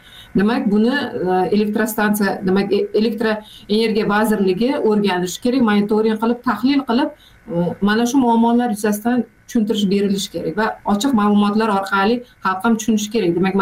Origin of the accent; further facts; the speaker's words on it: Jizzakh Region, Uzbekistan; born or raised there